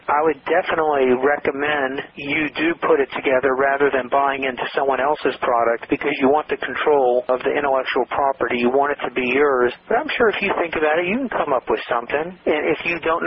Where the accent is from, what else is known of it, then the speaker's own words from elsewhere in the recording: Atlanta, Georgia, United States; I grew up in Atlanta, Georgia, so Florida is a state right under Georgia.